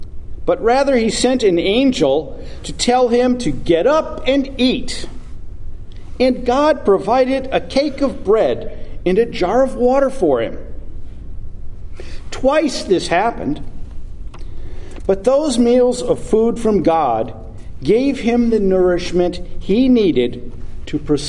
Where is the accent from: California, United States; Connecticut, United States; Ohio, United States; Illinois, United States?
Connecticut, United States; Hartford; I grew up in the Hartford, Connecticut area, and just the other side of the street from the church I grew up in was a Bond bakery.